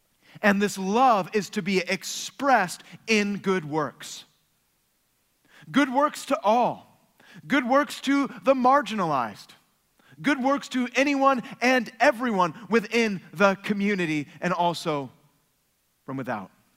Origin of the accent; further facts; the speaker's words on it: Berkeley, California, United States; I grew up near Berkeley, so.